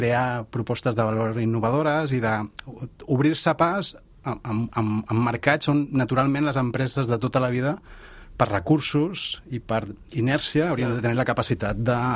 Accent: Tarragona, Catalonia, Spain; jo sóc tarragoní, i el meu primer vol el vaig fer als 22 anys per anar a Menorca

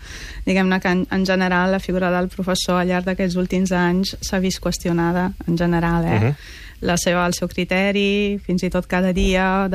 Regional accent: Italy; Catalan is a second language; now in Barcelona, Spain; Jo soc italiana, exacte.

